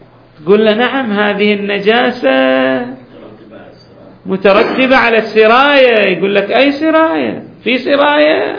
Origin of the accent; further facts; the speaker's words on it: Al-Ahsa, Eastern Province, Saudi Arabia; ويمكن الغبار كثيف كما عندنا في الأحساء الأيام اللي مضت